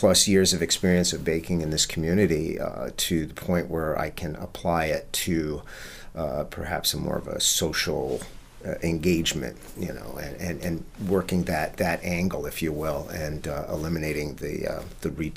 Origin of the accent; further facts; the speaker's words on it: Maine, United States; I'm originally from Maine. I had a graphic design business.